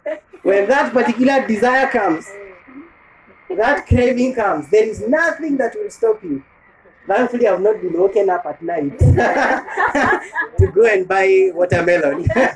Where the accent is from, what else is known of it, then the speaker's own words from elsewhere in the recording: Kikuyu, Kiambu County, Kenya; born there; I said, well, I was born in Kikuyu, but I'm not a Kikuyu. I don't subscribe to what they believe in.